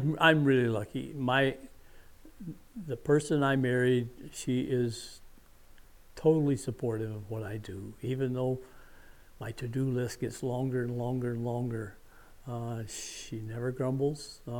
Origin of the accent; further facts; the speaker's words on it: North Carolina, United States; born there; now in Wisconsin, United States; My mom, I was born in North Carolina, and when my dad retired from the Air Force, they went back to North Carolina